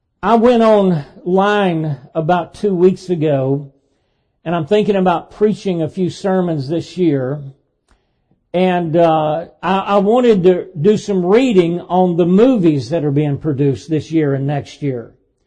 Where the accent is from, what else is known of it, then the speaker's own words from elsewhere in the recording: Dayton, Tennessee, United States; took place in 1925 in Dayton, Tennessee. That's my hometown.